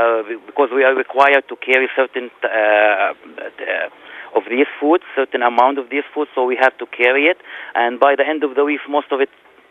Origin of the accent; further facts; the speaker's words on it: Jerusalem, Palestine; now in Minneapolis, United States; I am from Palestine.